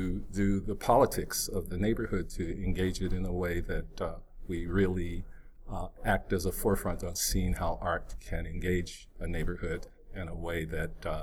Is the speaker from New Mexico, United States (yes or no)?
yes; New Mexico, United States; now in Los Angeles, United States; And I'm from New Mexico. So when I went to a predominantly Black college as a teacher, it really amazed me.